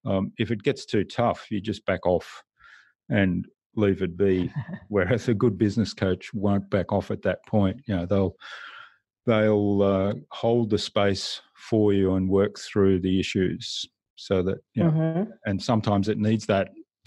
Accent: Germany; But I'm from Germany, so I've got lots of friends in Germany.

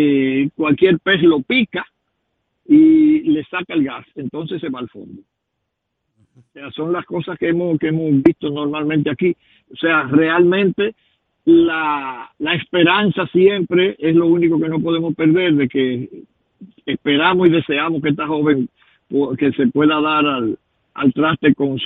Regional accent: Dominican Republic; todos los que somos dominicanos somos perjudicados.

